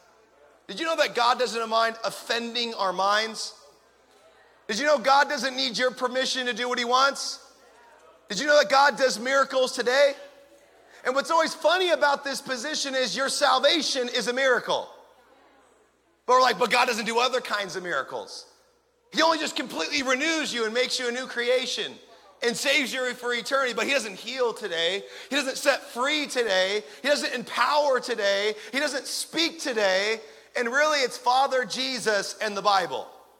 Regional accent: Pacific Northwest, United States; I'm from the Pacific Northwest, so it rains every day.

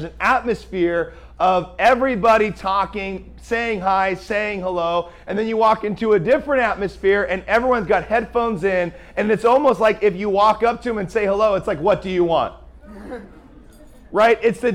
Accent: Pacific Northwest, United States; He's from Oklahoma. I'm from the Pacific Northwest. So That's my background.

